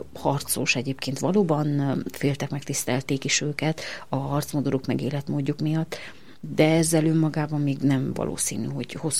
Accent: Hungary; Miénk, mert hogy ugye mi is magyarok vagyunk.

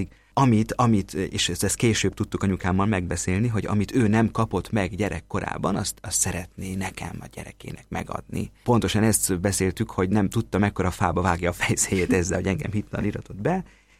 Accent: Ózd, Borsod-Abaúj-Zemplén, Hungary; also born or lived in Kazincbarcika; igazából én ózdi vagyok, családom is Ózdon élt és él mind a mai napig, tehát az a város nekem a szülőváros és az otthonom továbbra is. Ott születtem, és igazából a 19 éves koromig ott is éltem végig családommal.

